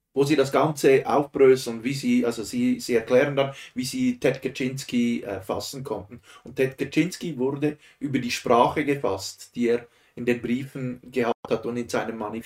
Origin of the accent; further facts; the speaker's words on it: Switzerland; bei uns in der Schweiz sagt man, es ist so eine Redewendung